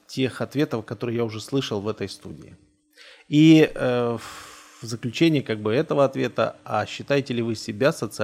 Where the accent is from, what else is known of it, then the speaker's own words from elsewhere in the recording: Kyiv, Ukraine; Вы знаете, я тоже киевлянин, понимаете?